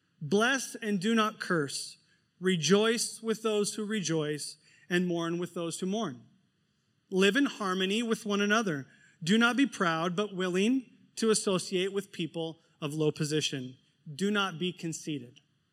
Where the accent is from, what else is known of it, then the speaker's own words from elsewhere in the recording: United States; moved away; learning to become a local in this culture, you know, 6 years in. But because my mindset is so different as an American